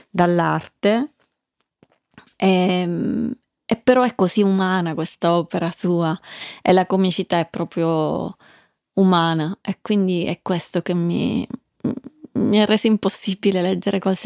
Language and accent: Italian; Sicily, Italy; ma io sono siciliana e sono quella, sono un pezzo di Sicilia.